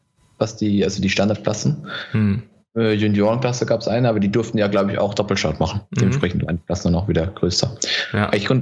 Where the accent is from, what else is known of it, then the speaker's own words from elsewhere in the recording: Hockenheim, Baden-Württemberg, Germany; Ich glaube, ich habe eine Show oder so live gesehen, auch in Hockenheim. Sehr gut, der mein Heimatort ist.